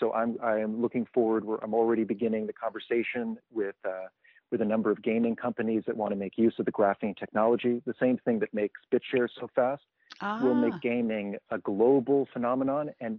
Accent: New York City, New York, United States; I mean, I'm a New Yorker, right? Uh-huh. You boil it down, you know, I'm born in Manhattan.

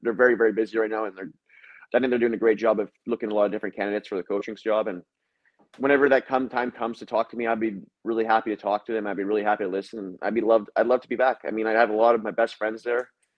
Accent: Canada; because I'm Canadian as well.

